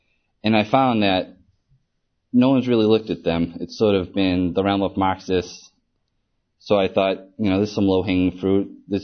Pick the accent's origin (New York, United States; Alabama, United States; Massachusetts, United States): Massachusetts, United States; I'm from University of Massachusetts. I was born and raised there